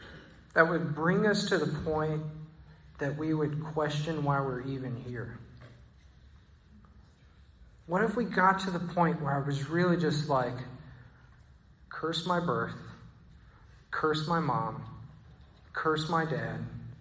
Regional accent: Texas, United States; now in Israel; And I'm from Texas. And so most of my friends and family in Texas think I'm right.

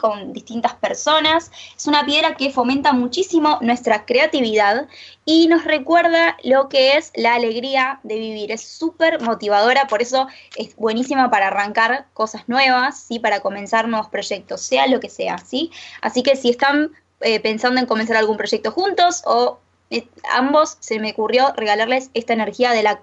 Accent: Banfield, Buenos Aires Province, Argentina; yo encima soy de Banfield también

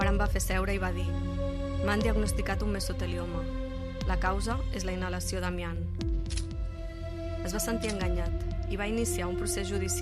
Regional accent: Barcelona, Catalonia, Spain; also born or lived in Germany / London / Rome / Berlin; per temes de feina vinc de Barcelona i també és veritat que he viscut a Alemanya, vaig viure a Londres, a Roma i a Berlín per temes professionals

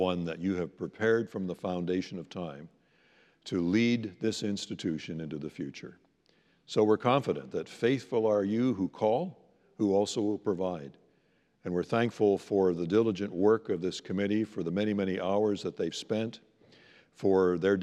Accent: Northern Canada, Canada; most of the French that I learned growing up in Northern Canada

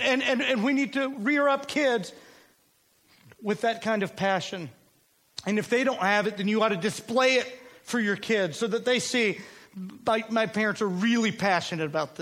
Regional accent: Mobile, Alabama, United States; we grew up in Mobile, Alabama, when I was really young, and myself being Puerto Rican, I'm darker skinned

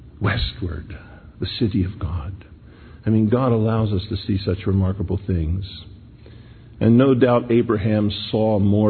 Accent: Philadelphia, Pennsylvania, United States; I just think growing up in Philly, mom and dad not saved, long journey.

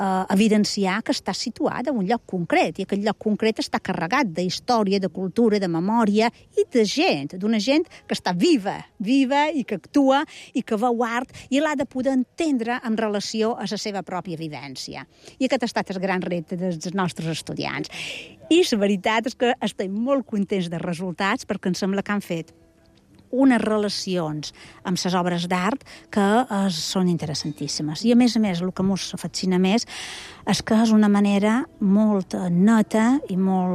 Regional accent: Balearic Islands, Spain; som menorquina

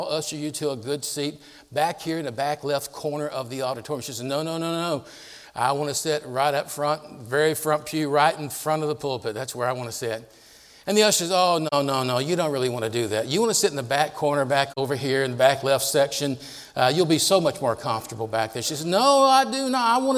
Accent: Tennessee, United States; You know, I'm from Tennessee. You probably won't even understand me anyway.

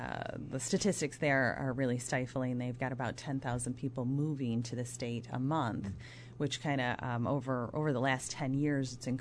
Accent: Buffalo, New York, United States; also born or lived in Colorado, United States; originally, I'm from Buffalo. This is my home team, my home grounds, and these are where my people are, and my family and my friends.

